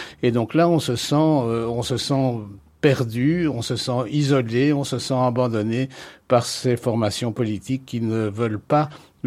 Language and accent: French; Belgium; nous sommes évidemment, en premier lieu, nous sommes belges